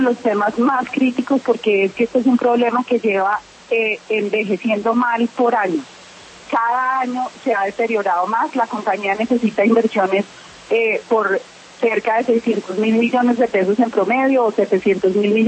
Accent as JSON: {"language": "Spanish", "country": "Colombia", "said": "como colombianos tenemos que tener más urgencia en resolver este tema"}